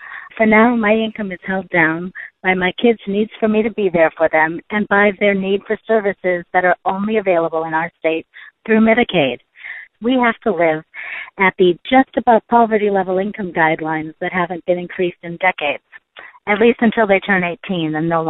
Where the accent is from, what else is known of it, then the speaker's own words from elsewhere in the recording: Johnston, Rhode Island, United States; from Johnston, Rhode Island. My income keeps going down.